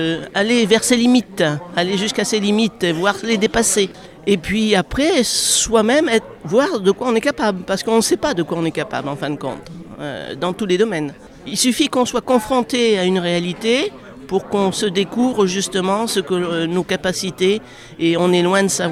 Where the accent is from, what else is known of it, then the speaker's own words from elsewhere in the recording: Saintes, Nouvelle-Aquitaine, France; De Saintes, en Charente-Maritime.